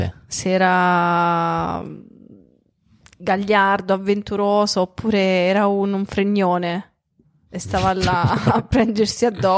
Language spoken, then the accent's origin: Italian; Southern Italy, Italy; Lo stai dicendo a me perché sono terrone